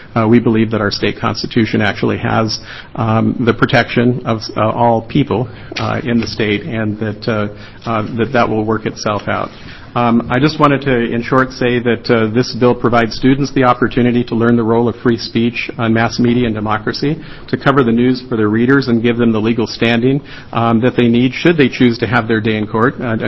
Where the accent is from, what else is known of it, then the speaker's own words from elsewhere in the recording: Portland, Oregon, United States; I'm from Portland, Oregon.